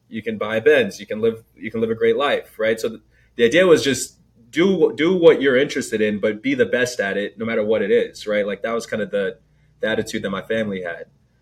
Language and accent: English; Ile-Ife, Osun, Nigeria; born there; But I was born in Nigeria, in a town called Ile Ife, which is a small town in Southwest Nigeria.